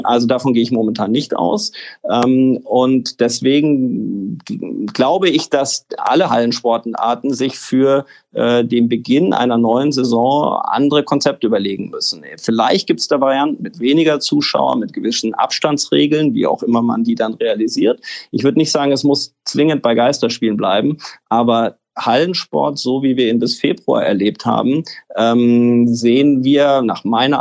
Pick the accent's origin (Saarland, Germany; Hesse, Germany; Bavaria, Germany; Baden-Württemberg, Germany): Bavaria, Germany; Munich; born there; now in Berlin, Germany; ich wohne inzwischen in Berlin. Ich bin gebürtiger Münchner.